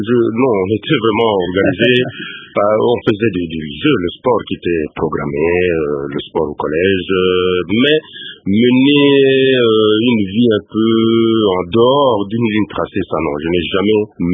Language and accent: French; Kwilu, DR Congo; chez nous, dans le Kwilu